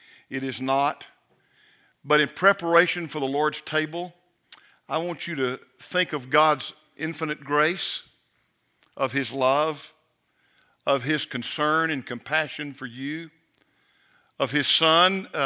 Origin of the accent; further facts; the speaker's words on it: Mississippi, United States; When I was a young man growing up in Mississippi, we would go to my grandmother's on Thanksgiving